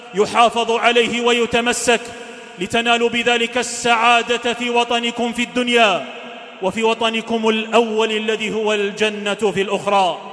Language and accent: Arabic; Algeria; ولتبقى بلادنا الجزائر بلاداً